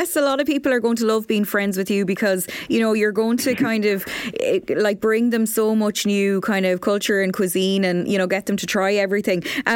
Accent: Galway, Connacht, Ireland; I'm from Galway, so I'm sure Donegal is not too different from the lovely wet weather that we get sometimes.

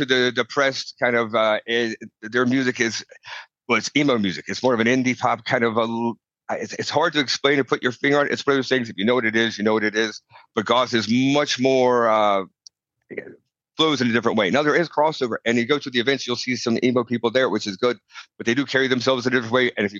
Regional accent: the South, United States; But I grew up in, as you could probably tell, I grew up in the States. I grew up in a very conservative southern state.

